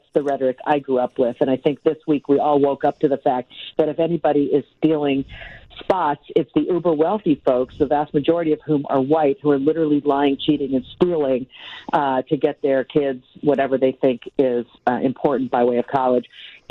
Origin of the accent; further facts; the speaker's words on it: Wisconsin, United States; I'm originally from Wisconsin, a couple hours north, although I'm a Californian now.